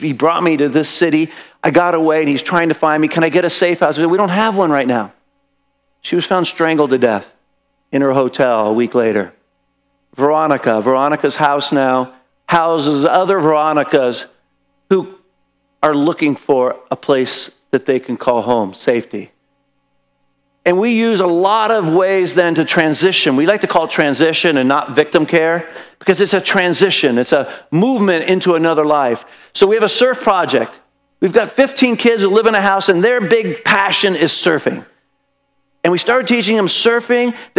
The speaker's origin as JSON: {"language": "English", "town": "San Francisco", "region": "California", "country": "United States", "said": "We're from San Francisco. You have to forgive us. We think every home should be a Victorian."}